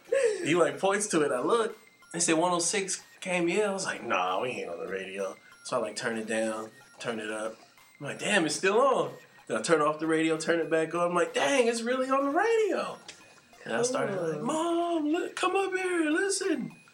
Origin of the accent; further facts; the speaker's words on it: Oakland, California, United States; Yeah, born and raised.